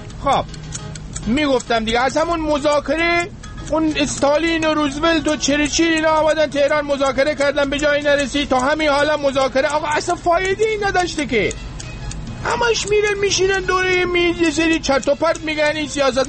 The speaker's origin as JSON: {"language": "Persian", "town": "Rasht", "region": "Gilan", "country": "Iran", "said": "منم آرایشگرم، منم رشتیم"}